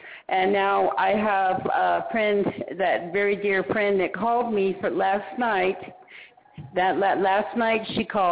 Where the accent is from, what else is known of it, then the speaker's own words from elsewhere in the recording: Rosebud Sioux Reservation, South Dakota, United States; I am from the Rosebud Sioux Reservation in South Dakota